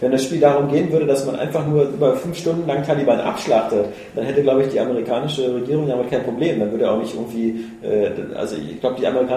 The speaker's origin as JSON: {"language": "German", "country": "Germany", "said": "weil wir Deutschen sind das gewohnt, seit Jahrzehnten auf Deutsche abzuschießen."}